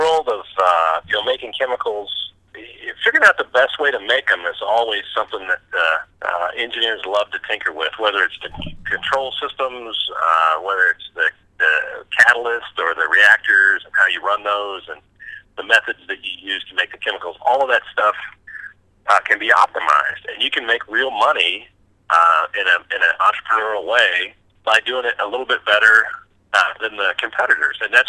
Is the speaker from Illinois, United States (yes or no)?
no; Texas, United States; I grew up in West Texas, and I grew up at a time when the oil and gas market was at a bubble. And I graduated high school in the late 80s after the 80s bubble had popped.